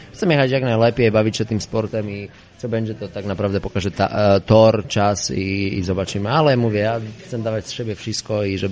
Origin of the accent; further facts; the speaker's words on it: Žarnovica, Banská Bystrica Region, Slovakia; Polish is a second language; mogę reprezentować mój jakby ojczyzny klub, w którym się wychowałem, słowacką Żarnowicę